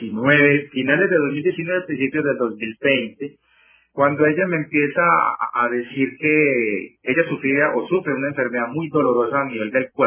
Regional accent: Medellín, Antioquia, Colombia; born there; porque yo nací en la ciudad de Medellín, soy colombiano, ya tengo 53 años, voy a cumplir prontico 54

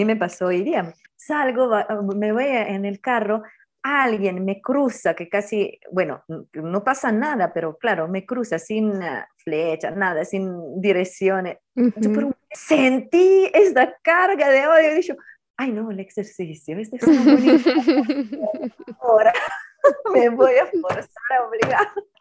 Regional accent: Italy; Spanish is a second language; Como somos latinos o mediterráneos, porque yo por eso soy italiana

